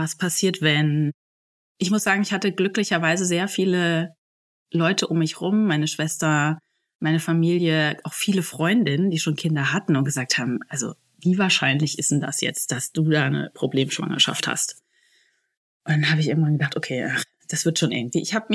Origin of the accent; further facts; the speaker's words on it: Bad Soden, Hesse, Germany; weil ich bin auch im Umkreis von Bad Soden groß geworden, in die Schule gegangen.